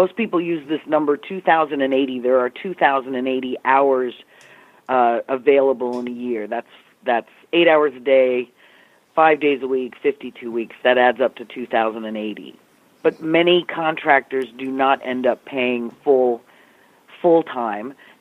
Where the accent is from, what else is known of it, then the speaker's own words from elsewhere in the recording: California, United States; You know, I'm from California, and there are rules and new regulations all the time about paid sick leave